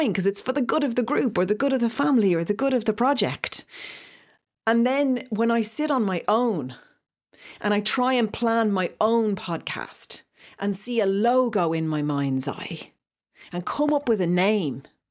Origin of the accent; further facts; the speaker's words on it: Ireland; So as Irish people, we've made it into kind of a laugh and a self-deprecation and actually listen, have a pint.